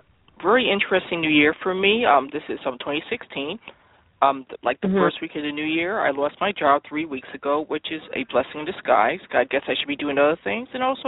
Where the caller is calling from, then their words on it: New York, United States; I'm calling from New York.